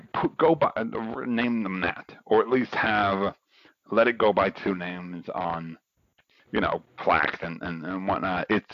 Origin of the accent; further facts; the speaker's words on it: New York City, New York, United States; Like, I am a New Yorker. I live in New York City. I live on Staten Island, but I'm part of the city.